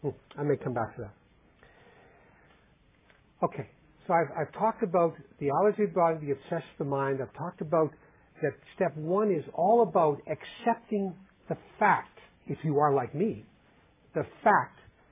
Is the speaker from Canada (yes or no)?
yes; Winnipeg, Manitoba, Canada; In Winnipeg, my hometown